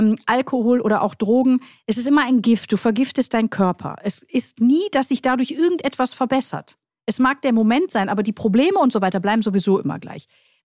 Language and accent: German; Duisburg, North Rhine-Westphalia, Germany; ich bin ja Duisburgerin, ich bin ein Ruhrpottkind.